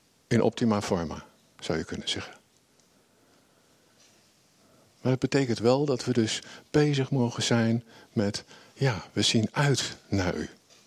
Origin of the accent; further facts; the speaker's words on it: Netherlands; Moeten wij als Hollanders misschien een beetje leren?